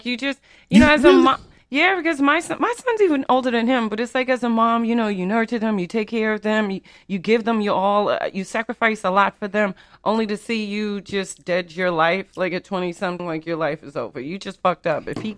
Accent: New York City, New York, United States; And then I think of, you know, growing up in New York City, the 5%.

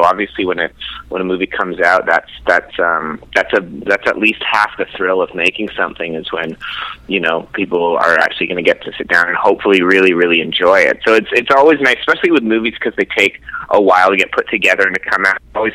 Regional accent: Canada; I grew up in Canada, and I've lived in Toronto for 12 or 13 years

